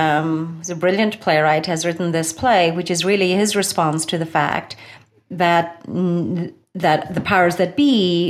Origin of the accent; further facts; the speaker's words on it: Ireland; it would have been impossible for me growing up in Ireland to imagine there could be a treaty between these sides.